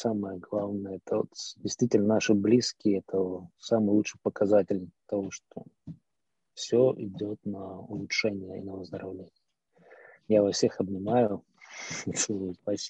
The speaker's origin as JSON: {"language": "Russian", "town": "Donetsk", "region": "Donetsk Oblast", "country": "Ukraine", "lives_now": "Kyiv, Ukraine", "said": "Почти земляки, я из Донецка, Донецкой области, Северодонецк, знаю такой город."}